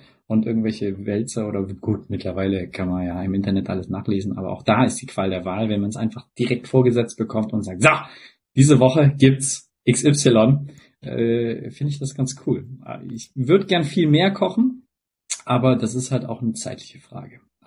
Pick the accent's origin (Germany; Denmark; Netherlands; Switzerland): Germany; Stuttgart, Baden-Württemberg; Ich komme ja aus Stuttgart.